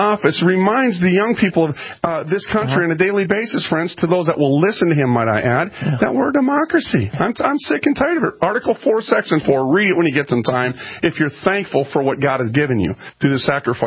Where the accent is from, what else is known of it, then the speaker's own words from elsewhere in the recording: United States; I'm American.